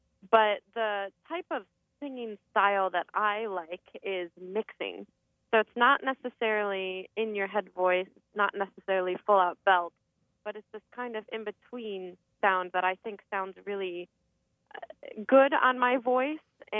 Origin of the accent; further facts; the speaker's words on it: Cottage Grove, Wisconsin, United States; also born or lived in Madison; I was born in Madison, Wisconsin, and I grew up in Cottage Grove, Wisconsin.